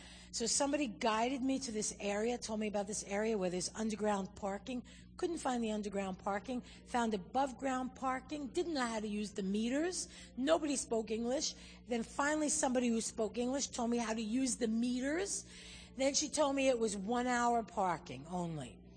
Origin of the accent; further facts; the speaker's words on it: Brooklyn, New York, United States; Some people feel real funny about it, but I'm a Jew from Brooklyn. So yeah, it's real easy for me.